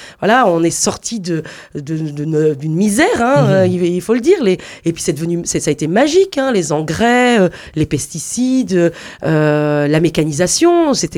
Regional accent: Brittany, France; je suis issue du sud de Morbihan, j'ai grandi dans une ferme laitière

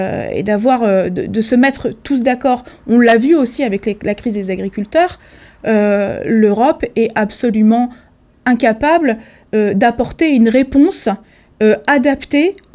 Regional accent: Pontivy, Brittany, France; Moi, je viens de Pontivy

